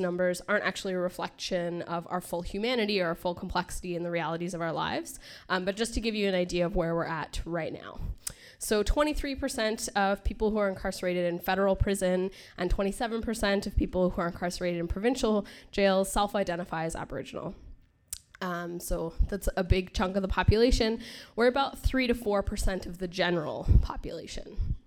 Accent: Mississauga, Ontario, Canada; now in Toronto, Canada; I grew up in Mississauga in Port Credit on Mississauga's New Credit territory, and I currently live in Toronto

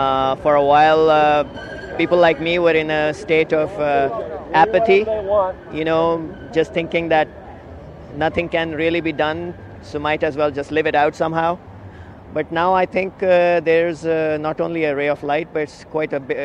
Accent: Pakistan; I'm originally from Pakistan.

